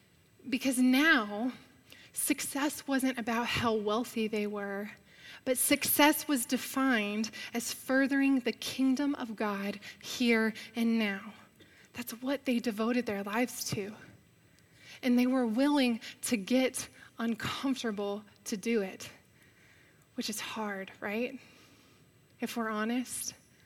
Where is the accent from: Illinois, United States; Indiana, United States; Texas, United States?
Texas, United States; Arlington; now in Mission, United States; I'm a North Texas girl. I'm from Arlington, Texas.